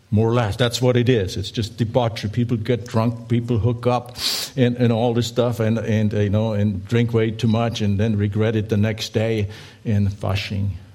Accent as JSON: {"language": "English", "country": "Germany", "tie": "born or raised there", "said": "Most of you know that I was born and raised in Germany."}